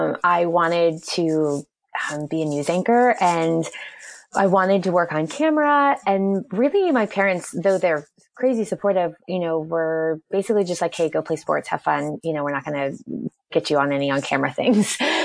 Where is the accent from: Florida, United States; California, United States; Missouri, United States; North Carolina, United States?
Florida, United States; Orlando; I grew up in Orlando, Florida. And that's where my parents still live there today.